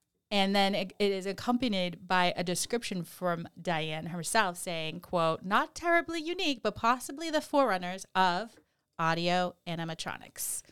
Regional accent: Boston, Massachusetts, United States; It's hard because I speak really quickly and we're from Boston.

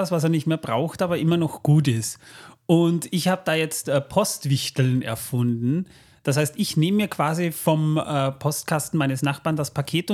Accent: Austria; das gibt es bei uns in Österreich, ist das ja nicht unbedingt eine bekannte Cola

